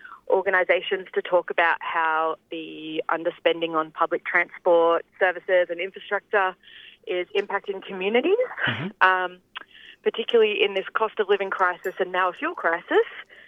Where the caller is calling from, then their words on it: Canberra, Australian Capital Territory, Australia; I'm calling in from Ngunnawal country up here in sunny Canberra